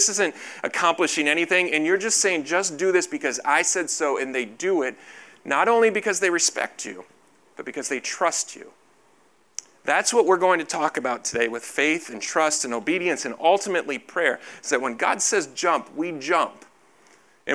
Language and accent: English; United States; I'm American. We don't do that.